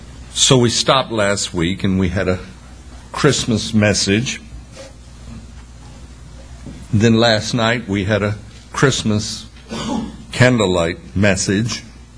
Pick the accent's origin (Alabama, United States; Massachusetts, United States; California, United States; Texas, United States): Alabama, United States; Bessemer; I was born in Bessemer. That's just south of Birmingham. My earliest memories of where we lived, and we lived out in the country, are with woods and streams